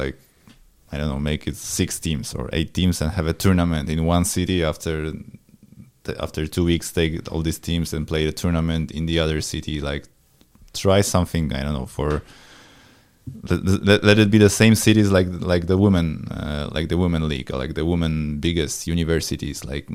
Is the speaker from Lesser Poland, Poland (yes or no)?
no; Warsaw, Masovian Voivodeship, Poland; but I'm from Warsaw, and in Warsaw you have 3-4 big clubs, like really big youth clubs